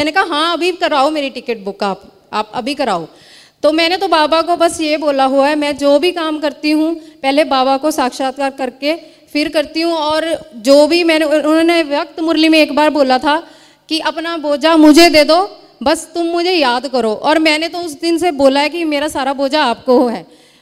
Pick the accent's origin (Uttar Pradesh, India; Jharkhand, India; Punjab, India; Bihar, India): Punjab, India; Mohali; मैं एनाटॉमिस्ट हूँ. मैं मोहाली पंजाब से हूँ.